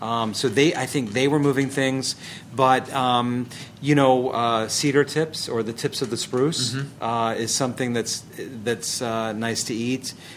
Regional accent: Fort Washington, Maryland, United States; I grew up in Fort Washington, which is an area actually where the settlers kind of first came to meet the Piscataway Indians.

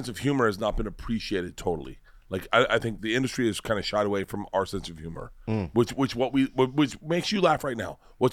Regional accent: Florida, United States; Dude, I grew up in Florida.

